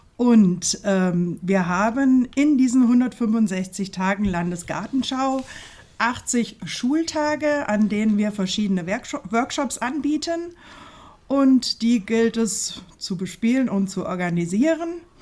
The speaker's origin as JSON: {"language": "German", "town": "Fulda", "region": "Hesse", "country": "Germany", "tie": "born or raised there", "also_born_or_lived": "Hanau", "said": "Ich bin geboren in Hanau, bin aber seit meiner frühesten Kindheit in Fulda, bin auch viel in der Innenstadt bei meinen Großeltern aufgewachsen, weil meine Eltern halt berufstätig waren und wohne seit über 20 Jahren wieder im Herzen der Stadt"}